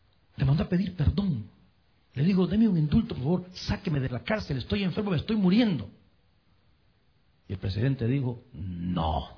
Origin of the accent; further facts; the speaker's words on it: Honduras; En mi país, dos expresidentes, uno murió en la cárcel, el otro ahorita están ventilando su nombre para juicio, expresidente de Honduras